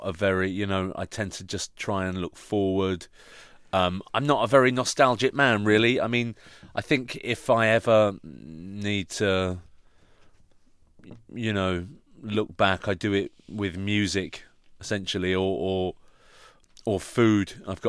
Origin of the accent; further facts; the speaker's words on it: United Kingdom; We didn't hide it, you know. We are British. We're British filmmakers.